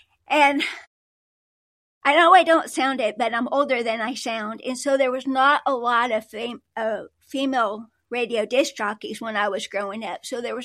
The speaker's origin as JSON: {"language": "English", "region": "Illinois", "country": "United States", "tie": "born or raised there", "lives_now": "Arkansas, United States", "said": "But I'm not a native to Arkansas, where we are located. I grew up in Illinois."}